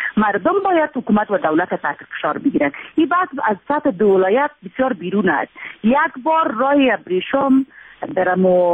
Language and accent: Persian; Afghanistan; ما همه عادی ما افغانستانی هستیم و افتخار میکنیم بر افغانستانی بودن ما.